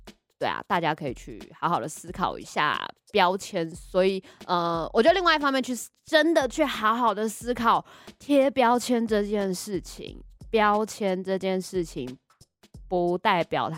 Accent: Taipei, Taiwan; 就是我爸爸是屏东人，嗯，对，但是他就是在台北生下我啊，所以我其实算是台北人。

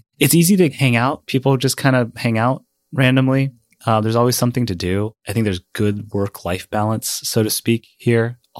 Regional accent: New Orleans, Louisiana, United States; I grew up in New Orleans where crime was always bad.

